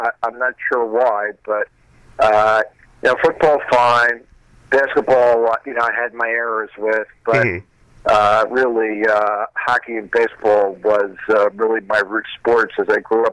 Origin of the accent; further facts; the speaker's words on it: New York City, New York, United States; also born or lived in Manhattan; I grew up in New York, in the Bronx, born in Manhattan, moved to the Bronx when I was about 10 years old.